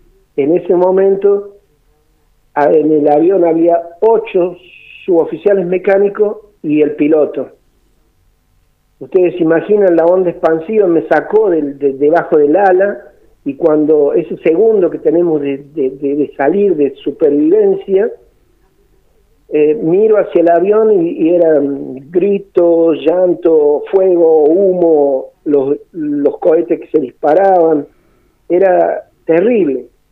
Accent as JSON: {"language": "Spanish", "town": "Villa Mercedes", "region": "San Luis", "country": "Argentina", "tie": "born or raised there", "said": "soy de aquí de Villa Mercedes, nacido en este lugar, en esta queridísima provincia de San Luis, fui trasladado a Reconquista en el año 82"}